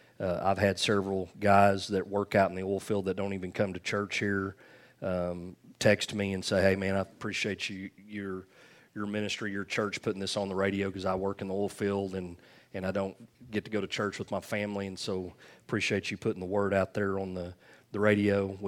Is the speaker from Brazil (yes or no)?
no; Leedy, United States; since we started this ministry back in 2000 here in Leedy, in my hometown.